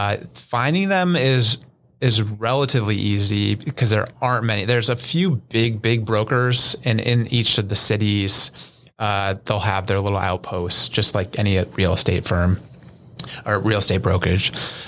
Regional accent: Boulder, Colorado, United States; I mean, I grew up in Boulder, so I was a big 12 guy.

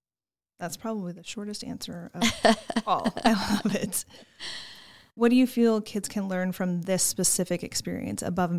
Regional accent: Alaska, United States; Ironically, when I grew up in Alaska, I loved our state fair

